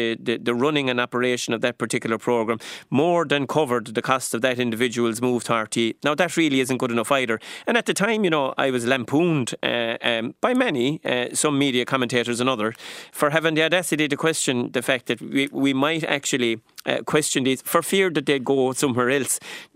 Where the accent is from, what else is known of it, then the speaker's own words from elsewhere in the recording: Ireland; It is a fundamental part of what it is that, you know, I suppose, identifies us as Irish people.